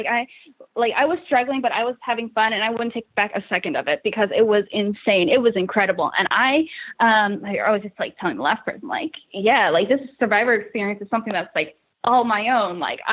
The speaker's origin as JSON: {"language": "English", "region": "New England", "country": "United States", "lives_now": "New York, United States", "said": "I'm from New England. Like, I live in New York."}